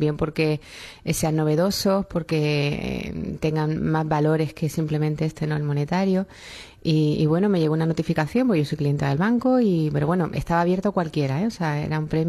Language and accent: Spanish; Madrid, Community of Madrid, Spain; born there; Sí, sí, nací en Madrid.